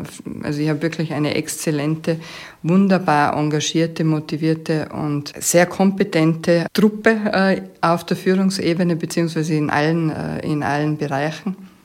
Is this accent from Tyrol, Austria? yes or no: yes; Tyrol, Austria; wir als Tiroler, stolze Tiroler